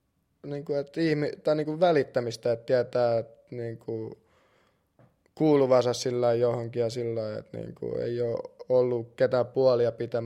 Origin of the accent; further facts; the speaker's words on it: Russia; Mä olen lähtöisin Venäjältä ja mun isä oli mafiassa ja äiti oli normaali venäläinen nainen.